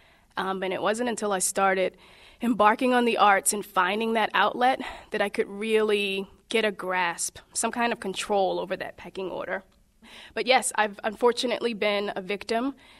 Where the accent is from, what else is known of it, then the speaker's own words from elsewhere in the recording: Baltimore, Maryland, United States; So even though it's not from the perspective that I grew up with in Baltimore, it's still a very real thing.